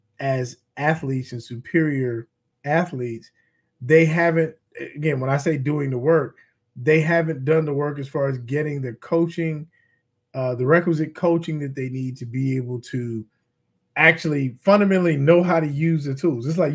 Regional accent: Forest Park, United States; you know, where we grew up in Forest Park.

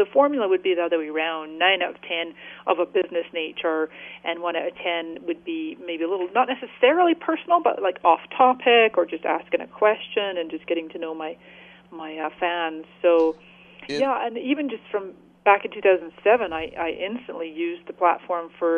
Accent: Scotland, United Kingdom; I'm Scottish. I've got frugal Scottish genes.

